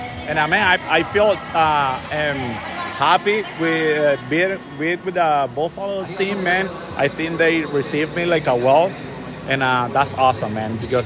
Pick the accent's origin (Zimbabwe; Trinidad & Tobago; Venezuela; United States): Venezuela; We're from Venezuela together, yeah.